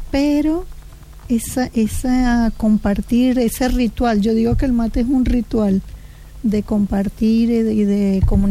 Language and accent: Spanish; Venezuela; moved away as an adult; now in Santiago, Chile; La Venezuela que hay ahora no es la donde yo nací, donde yo me crié y me desarrollé como profesional.